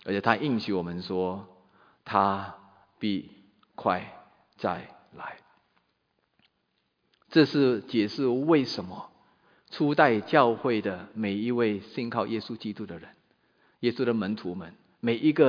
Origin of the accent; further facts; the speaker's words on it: China; 我们中国人不讲死，不谈死，谈死色变啊